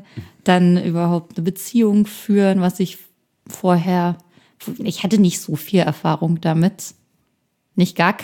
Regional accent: Brandenburg, Germany; Ich komme aus einer Kleinstadt aus der Nähe von Berlin.

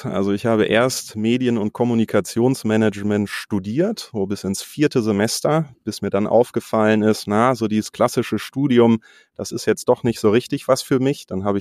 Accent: Bielefeld, North Rhine-Westphalia, Germany; wir kommen alle aus Bielefeld, Michael und ich, wir sitzen sogar räumlich sehr nah beieinander hier im Pioneers Club in der Bielefelder Altstadt

